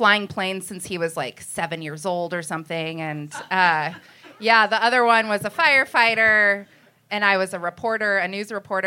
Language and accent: English; Fairbanks, Alaska, United States; I'm born and raised in Alaska.